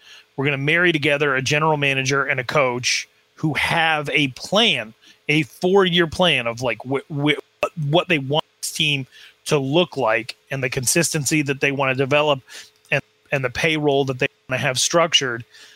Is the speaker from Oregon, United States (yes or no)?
no; Wyoming, United States; I'm from Wyoming. Like, I know these people.